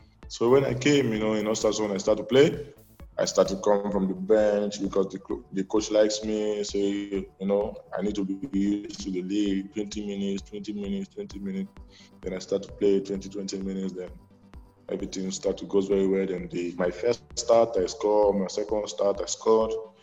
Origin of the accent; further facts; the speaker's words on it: Kogi, Nigeria; moved away as an adult; also born or lived in Abuja / Sweden; now in Belgium; So I'm from Kogi State.